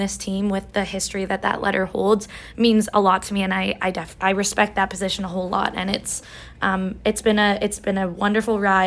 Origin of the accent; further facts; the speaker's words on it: Edmonton, Alberta, Canada; born there; I was born in Edmonton. Lots of my family lives in Edmonton, and my dad is a huge